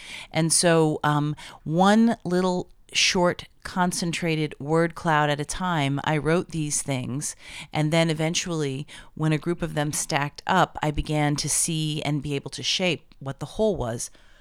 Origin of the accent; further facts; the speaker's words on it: Washington, District of Columbia, United States; I remember growing up in cities, growing up in Washington, D.C., when there were record stores